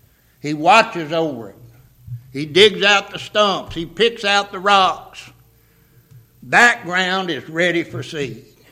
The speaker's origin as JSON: {"language": "English", "region": "Kentucky", "country": "United States", "said": "I'm from Kentucky. Boy, you can't run a plow up there."}